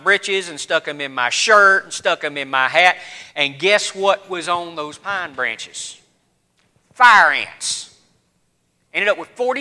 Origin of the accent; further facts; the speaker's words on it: the South, United States; growing up in the South, me and my brothers and my cousins and my neighbors, we liked to play army.